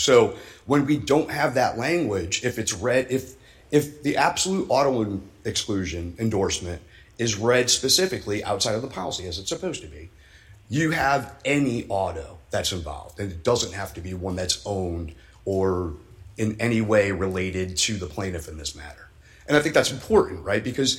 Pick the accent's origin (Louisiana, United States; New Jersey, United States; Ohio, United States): Louisiana, United States; New Orleans; That's what happens when, you know, I'm from New Orleans.